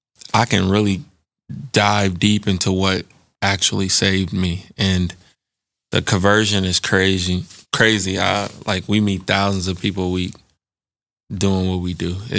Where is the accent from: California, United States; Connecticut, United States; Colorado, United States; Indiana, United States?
Indiana, United States; Indianapolis; also born or lived in Evansville; I was born in Evansville, raised in Indianapolis.